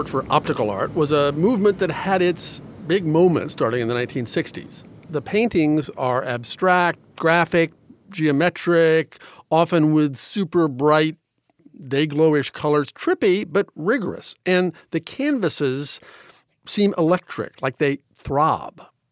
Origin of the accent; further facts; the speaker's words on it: New York City, New York, United States; As a New Yorker with all the artists and all the hundreds of galleries and museums, I tend to take visual art somewhat for granted.